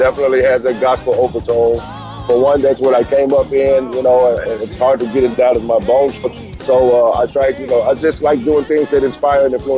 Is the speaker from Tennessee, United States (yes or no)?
yes; Memphis, Tennessee, United States; Growing up in Memphis had an impact, it did, in ways that I didn't realize till later on in life